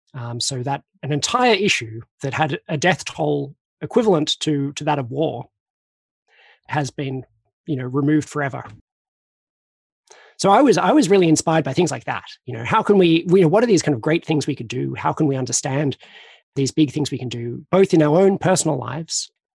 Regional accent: Australia; So I'm Australian. I was born 1979

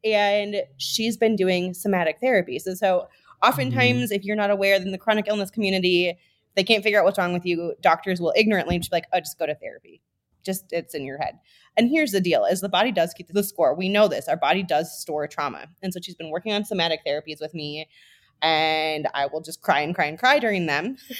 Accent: Minnesota, United States; I am from Minnesota.

